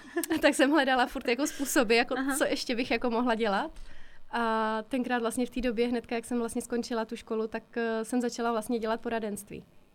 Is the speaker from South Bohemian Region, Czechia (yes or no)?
yes; South Bohemian Region, Czechia; jsem z Budějovic, jsem kousek od Budějovic, vlastně z takové vesnice od Týna nad Vltavou.